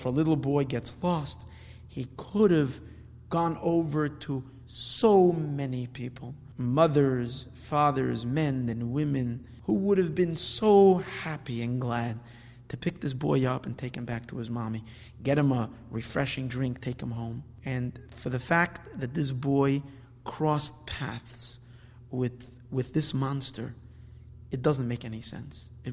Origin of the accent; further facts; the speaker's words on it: Brooklyn, New York, United States; I grew up in Borough Park